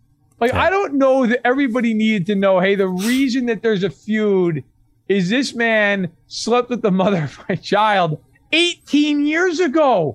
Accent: New York, United States; believe me, as a New Yorker

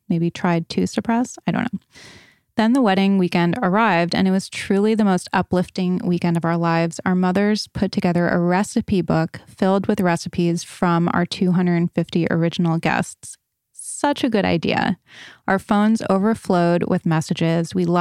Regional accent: Raleigh, North Carolina, United States; now in San Francisco, United States; We live in San Francisco, but I'm from Raleigh, North Carolina, so the wedding was going to be in North Carolina.

